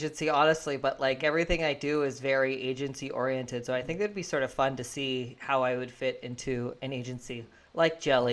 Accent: Fredericton, New Brunswick, Canada; Oh, I'm from Fredericton

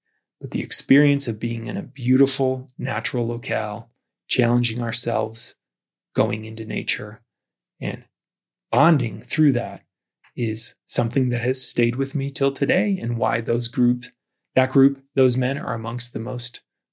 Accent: Midwest, United States; I'm from the Midwest. Never thought twice about the desert.

